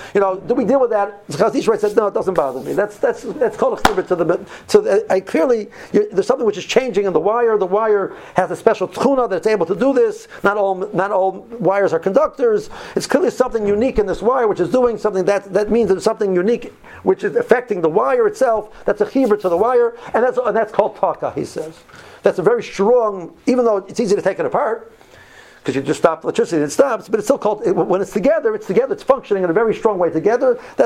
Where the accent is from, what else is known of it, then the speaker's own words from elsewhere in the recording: Silver Spring, Maryland, United States; I'm from Silver Spring, so you know, Rabbi Lapiansky is into the world of the morale.